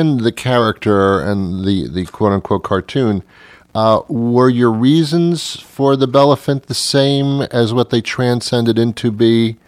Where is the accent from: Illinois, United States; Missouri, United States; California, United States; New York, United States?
New York, United States; New York City; Now, I'm also from New York City, Jackson Heights. I don't know if you know where that is, out in Queens.